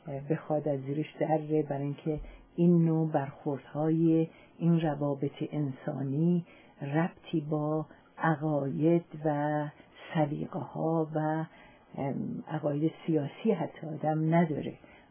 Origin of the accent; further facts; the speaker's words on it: Iran; به عنوان یک زن، به عنوان یک مادر و به عنوان یک ایرانی.